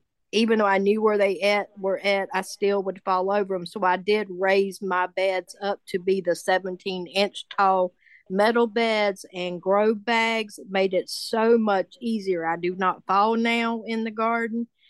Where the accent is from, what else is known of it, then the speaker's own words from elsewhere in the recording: South Carolina, United States; I'm the lady from South Carolina.